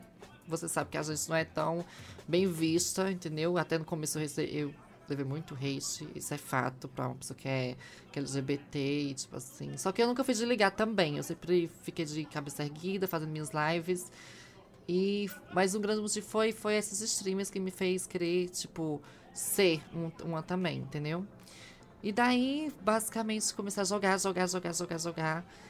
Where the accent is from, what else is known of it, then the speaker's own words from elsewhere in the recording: Caruaru, Pernambuco, Brazil; also born or lived in Recife; Porque lá onde eu morava, que eu sou de Caruaru, Pernambuco, morei um tempo em Recife depois e tal.